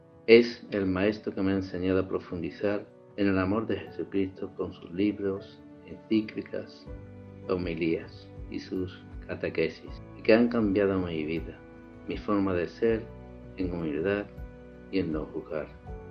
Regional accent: Chipiona, Andalusia, Spain; de Chipiona, Cádiz, España.

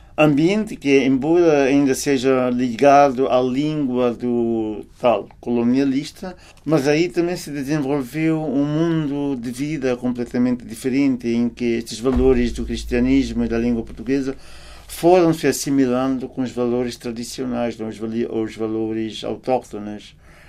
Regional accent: Timor-Leste; aquilo que nos define, por exemplo, agora como timorenses, né?

